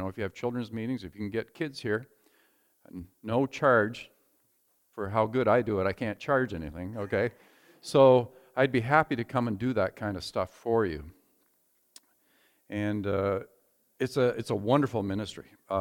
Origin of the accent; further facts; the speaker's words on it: Bancroft, Ontario, Canada; raised Bancroftonian, and graphite is very dear to my heart, of course. And I see my buddy Roger, we grew up in Sunday school together.